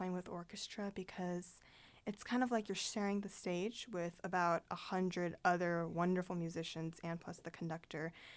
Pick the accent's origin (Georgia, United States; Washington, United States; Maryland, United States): Washington, United States; Bremerton; I'm playing with the Bremerton Symphony back in my hometown.